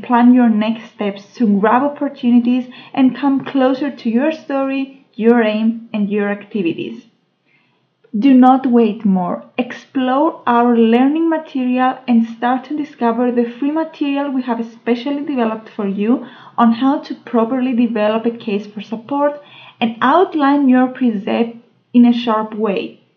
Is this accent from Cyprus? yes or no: yes; Cyprus; from Cyprus and I'm very happy to discuss with you today's topic